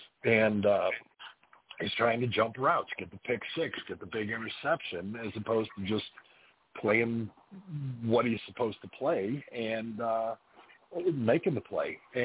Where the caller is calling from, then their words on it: Salt Lake City, Utah, United States; Actually, I'm checking in from Salt Lake City this week.